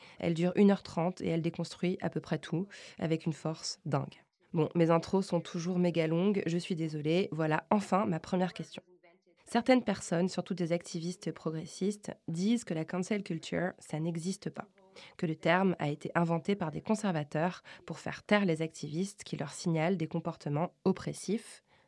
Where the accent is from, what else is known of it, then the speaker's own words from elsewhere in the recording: France; je dis que je suis française